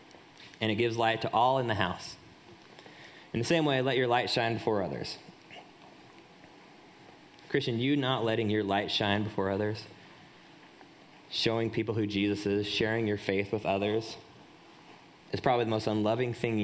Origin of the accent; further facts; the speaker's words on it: Salt Lake City, Utah, United States; I was born and raised here in Salt Lake. Born and raised, WVC, the whole deal.